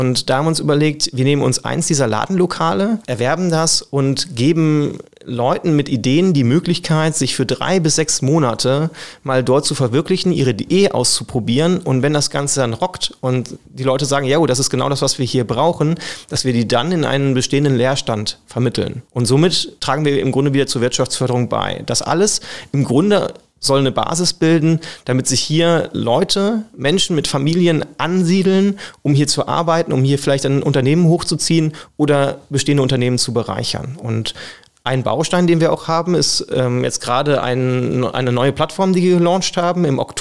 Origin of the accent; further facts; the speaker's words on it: Bendorf, Rhineland-Palatinate, Germany; Ich bin aufgewachsen in der Nähe von Koblenz, in Bendorf.